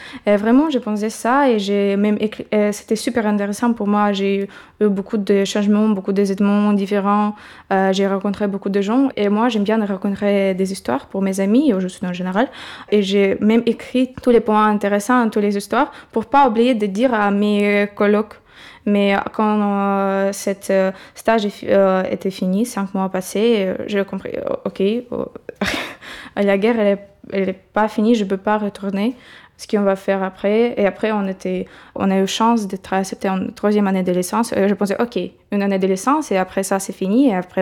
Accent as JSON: {"language": "French", "region": "Kyiv", "country": "Ukraine", "second_language": "French", "moved": "as an adult", "lives_now": "France", "said": "j'ai 21 ans. Je viens de Kiev, c'est la capitale d'Ukraine. Et moi, je suis en France depuis avril 2022."}